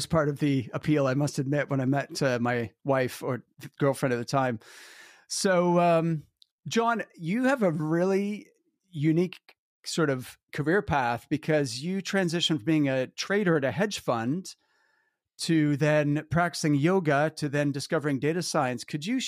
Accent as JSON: {"language": "English", "town": "Halifax", "region": "Nova Scotia", "country": "Canada", "lives_now": "Scotland, United Kingdom", "said": "Oh, wow. Okay. I'm from Halifax."}